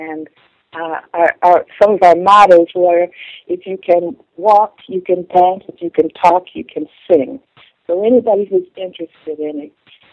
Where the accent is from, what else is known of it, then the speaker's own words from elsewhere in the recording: Cleveland, Ohio, United States; I grew up in Cleveland, Ohio, which we now call the Rust Belt. It was a steel-making, working-class town.